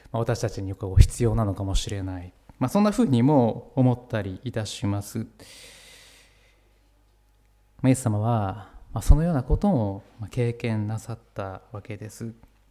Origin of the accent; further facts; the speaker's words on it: Biratori, Hokkaido, Japan; ビラトリからやってきたというとあんまりちょっとこうね自分の地元なんであれですけれども